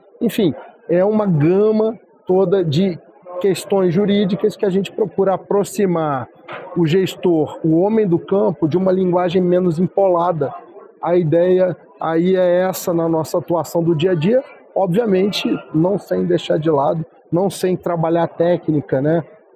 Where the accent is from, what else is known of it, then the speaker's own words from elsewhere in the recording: Rio de Janeiro, Brazil; born there; Lá no Rio de Janeiro, eu vim de uma família do Norte Fluminense, mas eu nasci na cidade do Rio de Janeiro, na capital.